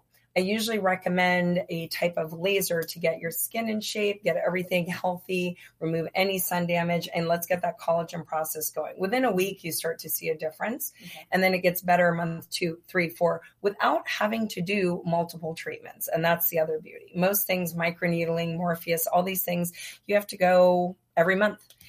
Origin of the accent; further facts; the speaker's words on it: Los Angeles, California, United States; growing up in Southern California. Here in LA, I'm a native